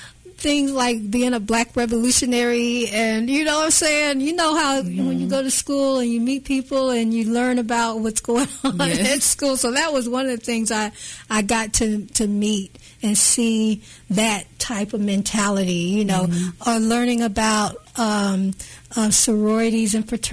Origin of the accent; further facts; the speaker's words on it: Kansas City, United States; And honestly, I just didn't get that growing up in Kansas City like that.